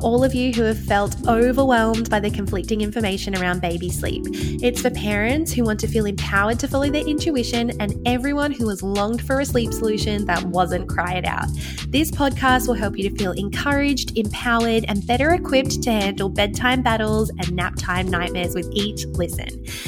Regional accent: Tasmania, Australia; We're originally from Tasmania, moved back there for a short term.

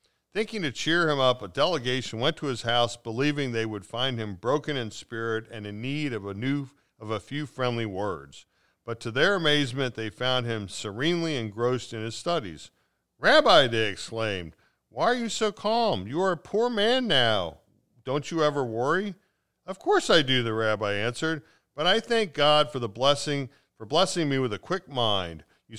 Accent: Cincinnati, Ohio, United States; I grew up in North Avondale. We lived at 1019 Lenox Place.

